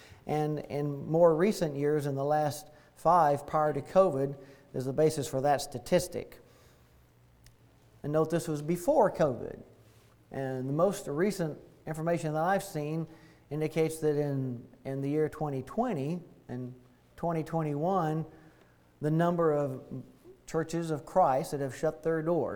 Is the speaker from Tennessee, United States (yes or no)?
yes; McEwen, Tennessee, United States; I'm from McEwen, as mentioned, and as you know, here in the South, we tend to go by our middle names a lot, and … growing up there in the church.